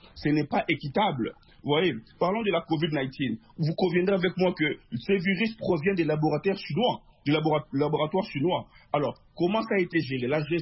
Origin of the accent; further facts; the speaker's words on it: DR Congo; Et chez nous, en RDC natale, et à l'est du pays